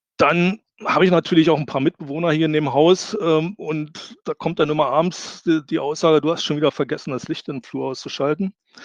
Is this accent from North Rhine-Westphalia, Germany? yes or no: no; Brandenburg an der Havel, Brandenburg, Germany; ich komme aus Brandenburg, Brandenburg an der Havel.